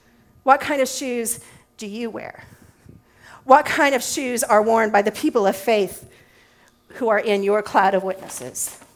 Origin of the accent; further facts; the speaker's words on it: Alamogordo, New Mexico, United States; also born or lived in Illinois / Wyoming; I grew up in Alamogordo, New Mexico. When I was a kid, I rode horses. Lots of my friends wore cowboy boots.